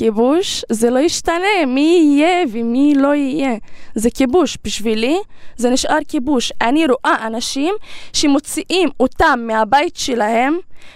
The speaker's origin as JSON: {"language": "Hebrew", "town": "Umm al-Fahm", "region": "Haifa District", "country": "Israel", "said": "אני מאום אל-פחם, אז רוב הסביבה שלי כן חושבת כמוני"}